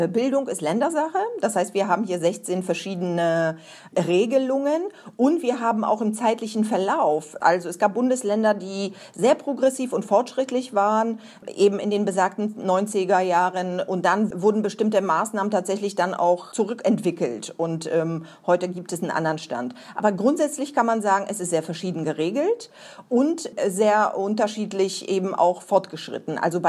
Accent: Poland; German is a second language; moved away; Ich bin Anfang der 90er Jahre nach Bremerhaven gezogen mit meiner Familie und konnte tatsächlich kein Wort Deutsch.

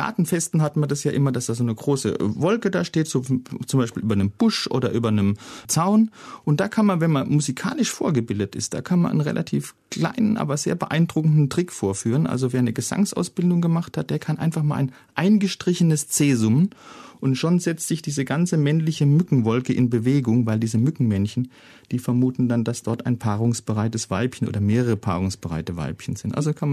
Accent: Karlsruhe, Baden-Württemberg, Germany; Also ich komme aus Karlsruhe, das ist ja im Oberrheingebiet, das hat ja eh so ein mediterranes Klima.

